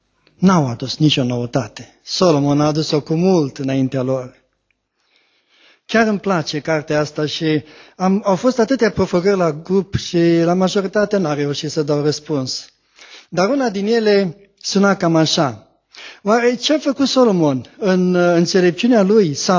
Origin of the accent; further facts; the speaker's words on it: Tecuci, Galați County, Romania; eu sunt din Tecoci